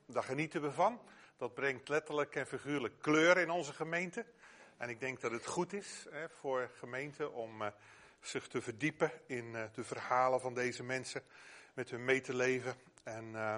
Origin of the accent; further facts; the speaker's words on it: Flanders, Belgium; Oh, wij vinden het bij ons in Vlaanderen van tijd tot tijd al pittig om te volharden.